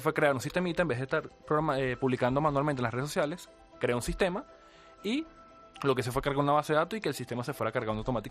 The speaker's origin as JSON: {"language": "Spanish", "country": "Venezuela", "lives_now": "Spain", "said": "Bueno, soy de Venezuela, sí. Tengo 23 años ahorita"}